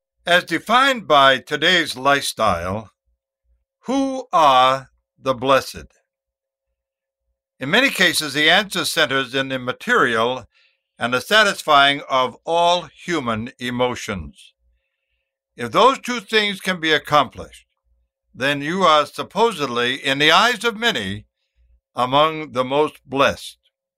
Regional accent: Westbrook, Maine, United States; Tell him that I am from Westbrook, Maine. Tell him that I knew his old father

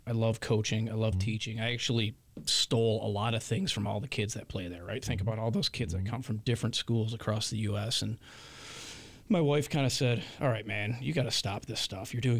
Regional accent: Roseville, Michigan, United States; also born or lived in St. Clair Shores; Metro Detroit area. Grew up in Roseville in the Fraser area, a little bit of St. Clair Shores, but all right in that area.

